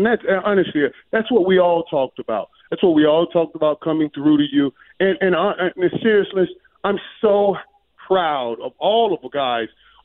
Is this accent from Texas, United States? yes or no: yes; Dallas, Texas, United States; the SEC came into my hometown, Dallas, right there.